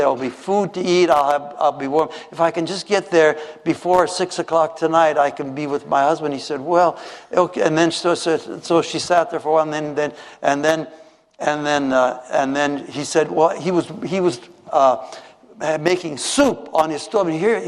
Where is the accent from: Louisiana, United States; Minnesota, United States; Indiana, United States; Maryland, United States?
Minnesota, United States; I come from Minnesota. It's cold snow.